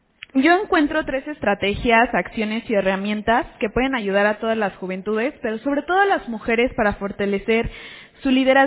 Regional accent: Tlacomulco, Mexico; yo soy originaria de Tlacomulco y pues en ese entonces tenía como que entre 6, 10 años y se me hacía lejísimos la Ciudad de México

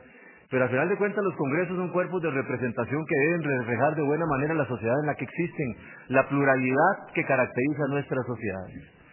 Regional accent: Costa Rica; como soy tico, tengo derecho a opinar, por más que se enojen conmigo, es el actual partido de gobierno en mi país.

